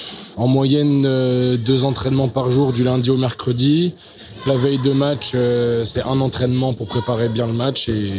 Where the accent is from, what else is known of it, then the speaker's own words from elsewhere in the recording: Saint-Malo, Brittany, France; born there; j'ai 25 ans, je suis né à Saint-Malo et ça fait maintenant 8 ans que je suis à la JS Cherbourg